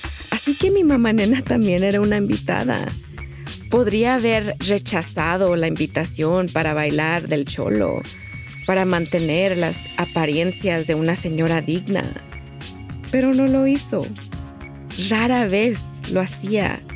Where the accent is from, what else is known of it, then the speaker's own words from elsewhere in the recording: Mexico; born there; México, el país donde nací y donde nacieron mis padres. Y también los privilegios que me ha dado el hecho de ser una latina de tez blanca.